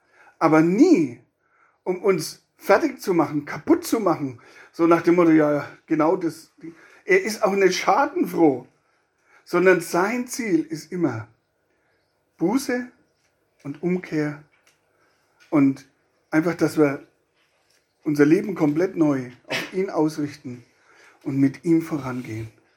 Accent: Bavaria, Germany; mich aufführen, wie man bei uns in Bayern so sagt, wie die Sau am Sofa

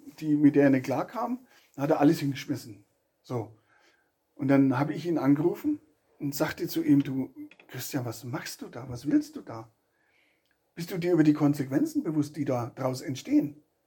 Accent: Rothenburg, Germany; also ich komme ja aus Rothenburg

